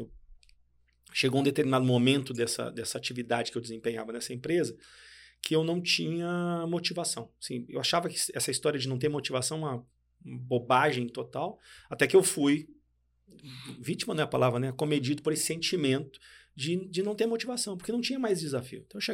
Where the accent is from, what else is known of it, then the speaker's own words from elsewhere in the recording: Rio Grande do Sul, Brazil; now in Belo Horizonte, Brazil; Sou gaúcho, mas já moro em Belo Horizonte desde 97, então fazem muitos anos. Então acaba que eu sou meio mineiro, né? Meio gaúcho.